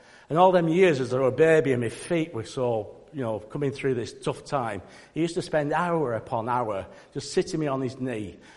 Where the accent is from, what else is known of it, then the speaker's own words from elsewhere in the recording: Oldham, North West England, United Kingdom; Now, growing up in Oldham, which is North Manchester, you can't help but get involved with sport.